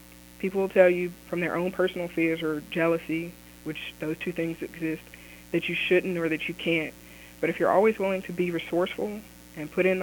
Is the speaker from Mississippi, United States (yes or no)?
yes; Yazoo City, Mississippi, United States; I actually was very involved. Growing up in Yazoo City, I had the opportunity to do several different service projects